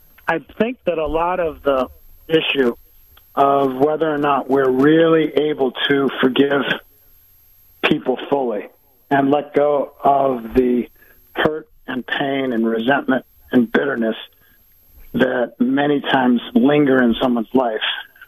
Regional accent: United States; We've always been Christian. I'm American. I'm Christian.

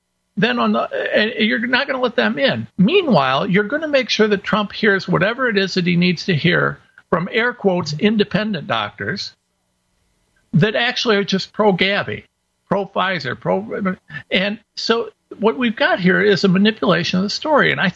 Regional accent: Ohio, United States; I'm a nobody from Ohio, right?

